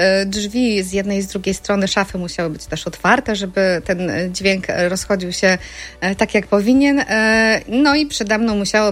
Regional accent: Ełk, Warmian-Masurian Voivodeship, Poland; Dokładnie tak, urodziłam się w Ełku.

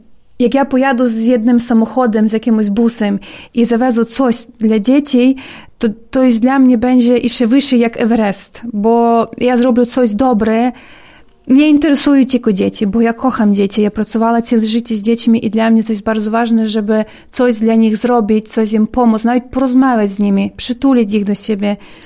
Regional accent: Ukraine; Polish is a second language; bo u nas w Ukrainie nie można na siłę zabrać dzieciaka do dziecko domu.

